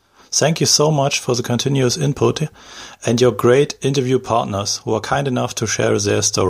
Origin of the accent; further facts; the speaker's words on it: Germany; English is a second language; I was born in Germany and I still live here.